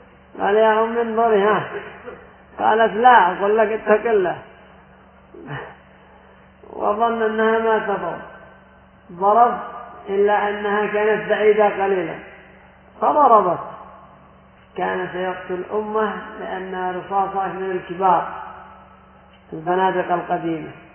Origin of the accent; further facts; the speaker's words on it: Yemen; وعندنا في اليمن فوضى في هذا السلاح، فوضى عارمة